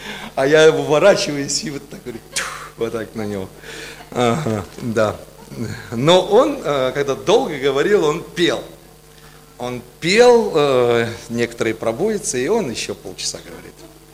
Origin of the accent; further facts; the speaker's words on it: Sacramento, California, United States; Я говорю, я тоже с Сакраменто.